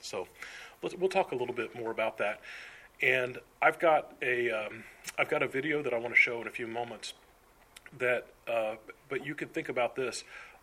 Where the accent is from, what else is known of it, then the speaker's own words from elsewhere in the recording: Terre Haute, Indiana, United States; I'm from Terre Haute, Indiana, relocated here last month